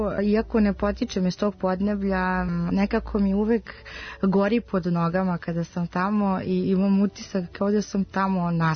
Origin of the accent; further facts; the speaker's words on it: Wiesbaden, Hesse, Germany; Dolazim iz Wiesbadena